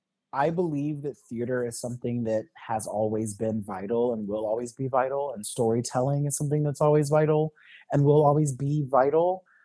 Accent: Georgia, United States; So I'm from the South. I'm from Georgia. And I grew up going to Southern storytelling festivals.

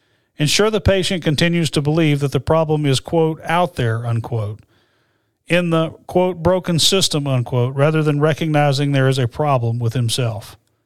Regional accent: Birmingham, Alabama, United States; And, we grew up in Birmingham, Alabama, very blessed.

